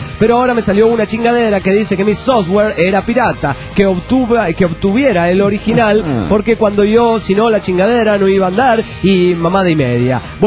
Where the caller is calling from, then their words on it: Lima, Peru; de Lima, Perú.